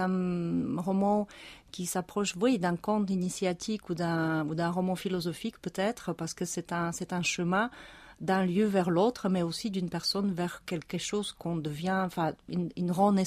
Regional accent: Moravia, Czechia; moved away as an adult; now in France; malgré le fait que je suis effectivement originaire de Moravie. Et c'est vrai qu'à partir de l'âge de 21, 22 ans, j'ai vécu en France

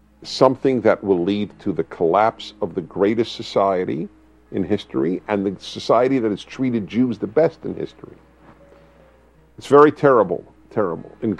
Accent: United States; I'm deeply committed to Judaism as an American, obviously.

